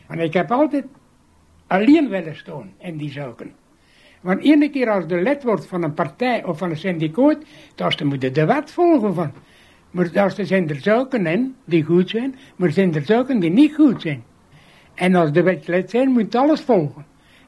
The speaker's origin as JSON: {"language": "Dutch", "town": "Wetteren", "region": "East Flanders", "country": "Belgium", "tie": "born there", "said": "Ik ben in Wetter geboren. En Wetter was een fabriekstad"}